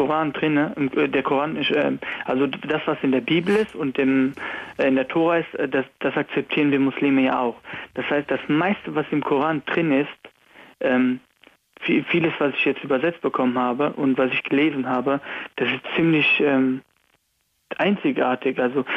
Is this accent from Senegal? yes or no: no; Afghanistan; now in Germany; Beispielsweise, ich komme aus Afghanistan, und bei uns nutzen die nicht alle, aber viele, die Religion für ihren eigenen Vorteil